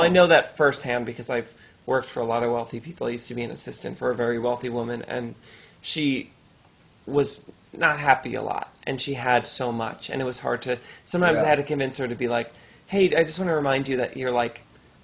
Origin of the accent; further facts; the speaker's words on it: Westchester, New York, United States; We were, like, we grew up very, like, middle class, but in Westchester, that's low class.